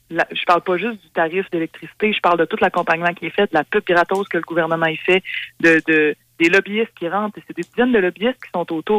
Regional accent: Quebec City, Quebec, Canada; Puis tu sais, moi, je viens de Québec, là.

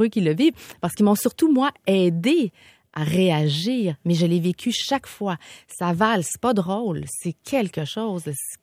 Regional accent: Quebec, Canada; Les Québécoises, on est capable d'en mener de front.

